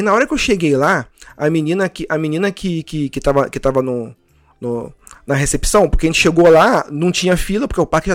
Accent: Rio de Janeiro, Brazil; só que eu sou do Rio

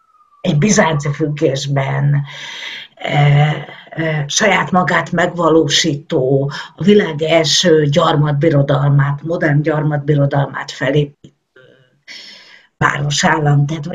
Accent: Transdanubia, Hungary; én magam Dunántúli vagyok.

